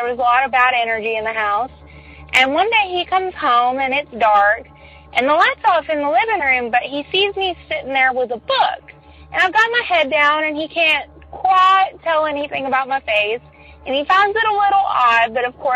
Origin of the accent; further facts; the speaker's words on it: Florida, United States; I'm from Florida.